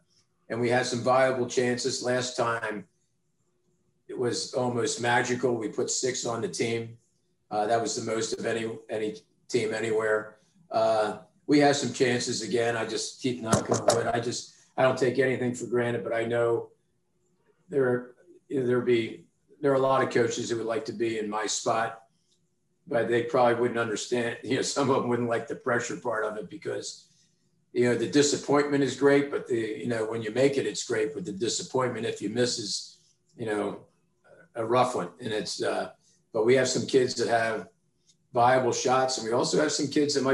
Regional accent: Philadelphia, Pennsylvania, United States; she swam for a coach that I grew up swimming with in Philadelphia.

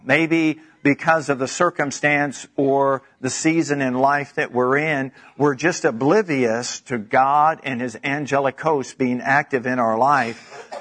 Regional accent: the South, United States; And of course, growing up in the South, my brother and I would sit in the back seat.

